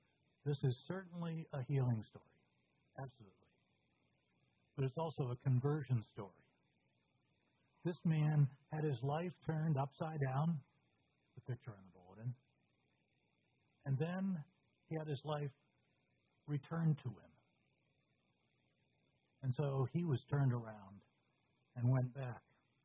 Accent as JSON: {"language": "English", "town": "Falmouth", "region": "Maine", "country": "United States", "tie": "born or raised there", "said": "The setting was Jerusalem's Lot, the fictitious town between Falmouth, Maine, where I grew up, and Yarmouth, Maine, just north of Falmouth."}